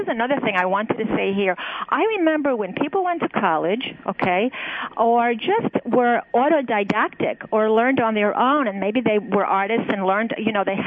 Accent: United States; I don't want to offend anybody here. I'm an American.

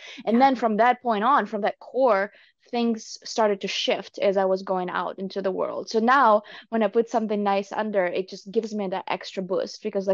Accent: Ukraine; when I was growing up in Ukraine

